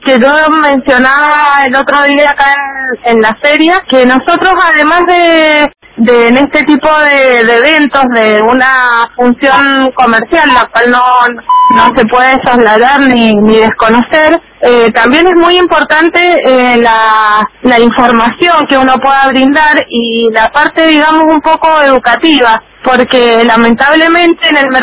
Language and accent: Spanish; Mendoza, Argentina; soy de Mendoza.